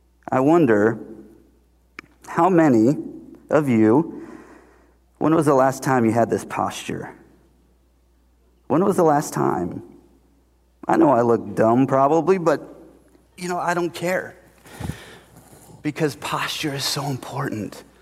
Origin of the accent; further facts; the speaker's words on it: Indiana, United States; Sorry, I grew up in Northern Indiana. That's just what I am.